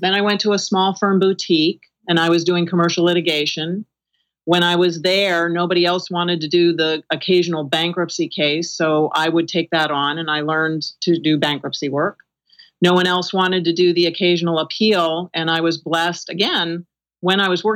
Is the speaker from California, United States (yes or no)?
yes; California, United States; also born or lived in New York; I'm from California and New York.